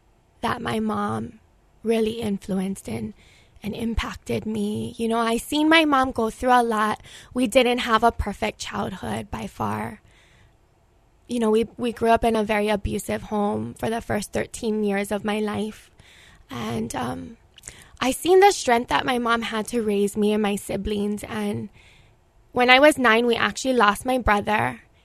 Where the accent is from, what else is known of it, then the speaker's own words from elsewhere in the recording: Kihei, Hawaii, United States; also born or lived in Oahu / Kapahulu; I was born here in Oahu, and I actually was raised in Maui and Kihei. And moved back when I was in elementary. We lived in Kapahulu, right down the road from Waikiki Beach.